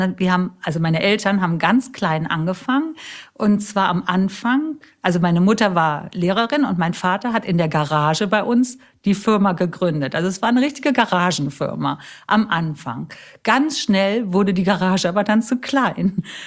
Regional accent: Bonn, North Rhine-Westphalia, Germany; Und ich selber habe mich einfach ganz normal als Bonner Mädchen empfunden, so wie alle anderen auch.

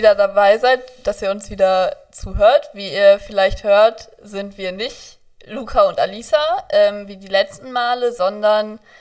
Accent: Porta Westfalica, North Rhine-Westphalia, Germany; ich bin 19 Jahre alt, ich komme aus Porta Westfalica, also quasi die andere Ecke vom Kreis.

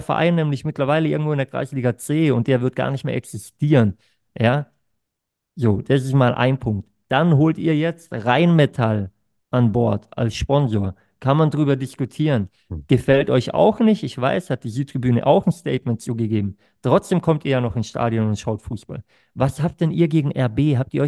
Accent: Baden-Württemberg, Germany; Ich komme auch aus Südbaden

